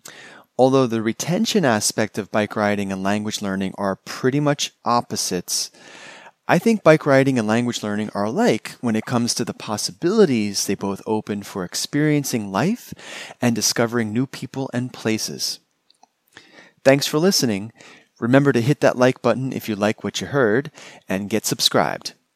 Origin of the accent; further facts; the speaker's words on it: New York, United States; from New York.